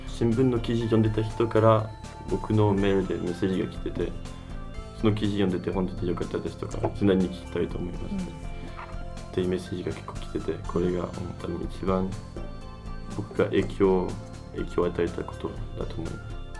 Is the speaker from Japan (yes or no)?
no; Brittany, France; Japanese is a second language; フランス人でフランスのブルターニュ地方出身です